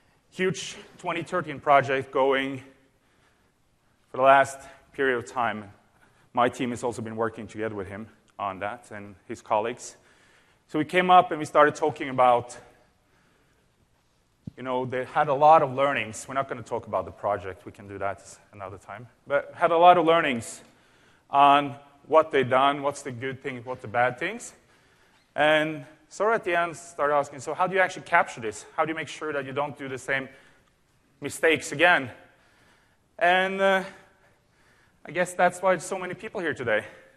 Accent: Norway; I'm from Norway, so I flew first to London and then from London and here.

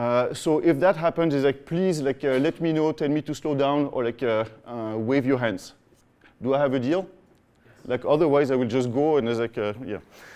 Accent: France; accent: French; English is a second language; now in San Francisco, United States; you guessed that I'm coming from San Francisco, which is true. So the accent is French

